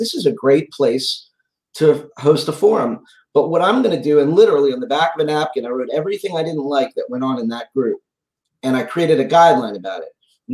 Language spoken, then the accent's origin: English; Maryland, United States; I'm from the Maryland suburbs of Washington, D.C. I grew up there. I lived elsewhere, but I came back to practice.